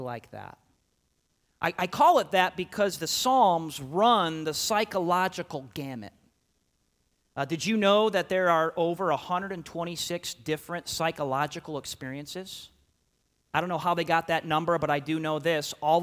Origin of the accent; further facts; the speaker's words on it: New York, United States; This is actually a hymnal from the church I grew up in Breezeport, New York.